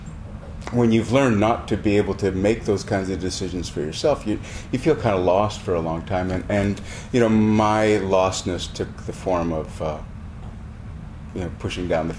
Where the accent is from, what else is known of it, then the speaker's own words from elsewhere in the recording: Montana, United States; I am from Montana.